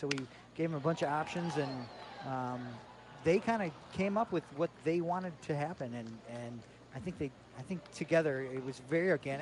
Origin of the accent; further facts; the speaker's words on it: Milwaukee, Wisconsin, United States; moved away; Well, I grew up just loving baseball, and I I hail from Milwaukee. I moved down to the coast about 7 years ago